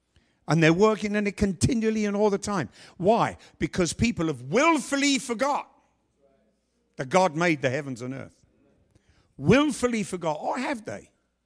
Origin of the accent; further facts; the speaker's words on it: London, United Kingdom; moved away; You know, I'm a Londoner, and I just went back when my mother died in July, and I was so proud of being a Londoner for the first time because I left that country in 1974.